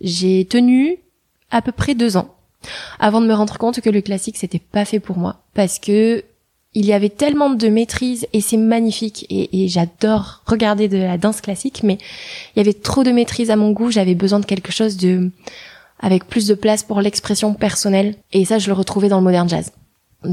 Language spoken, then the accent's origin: French; Hendaye, Nouvelle-Aquitaine, France; J'ai grandi dans une ville qui s'appelle Hendaye, qui est à la frontière entre l'Espagne et la France, sur la côte atlantique.